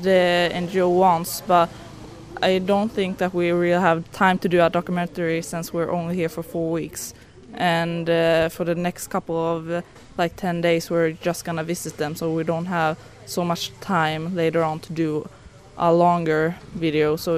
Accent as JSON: {"language": "English", "country": "Sweden", "second_language": "English", "said": "I'm from Sweden."}